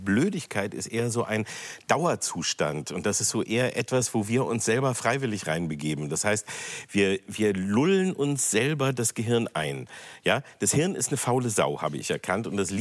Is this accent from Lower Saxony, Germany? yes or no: yes; Peine, Lower Saxony, Germany; Ich bin in Peine groß geworden, da war es allerdings schwer, zu reisen und wegzugehen.